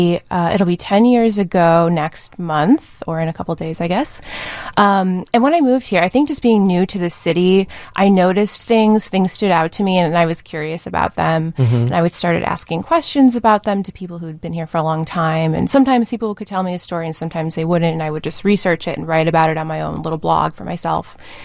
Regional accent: Cleveland, Ohio, United States; I think growing up, I grew up in Cleveland. We did a lot of trips around Ohio

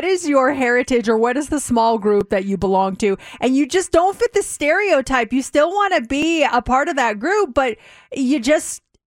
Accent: Littleton, Colorado, United States; Like I grew up in Littleton, Colorado, and it was predominantly a white area.

